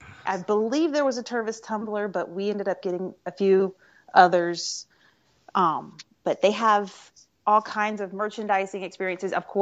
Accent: Florida, United States; obviously I grew up in Florida, so I've been to Walt Disney World more times than I care to admit in public.

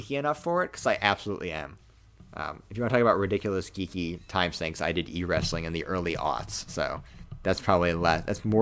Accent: Indiana, United States; now in Indianapolis, United States; I live in Indiana, for better or worse, and I've not been a Mets fan my entire life. growing up in Southern Indiana, now living in Indianapolis.

